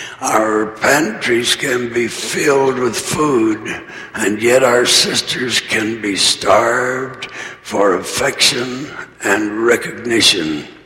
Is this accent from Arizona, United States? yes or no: yes; Arizona, United States; with which I was familiar when I was a child growing up in Arizona.